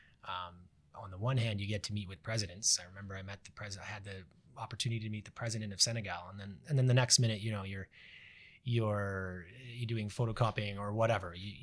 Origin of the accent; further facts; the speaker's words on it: Ottawa, Ontario, Canada; I'm Ottawa born and raised. I was born in Ottawa, but grew up in West Carleton, so sort of in between Kanata and Dunrobin.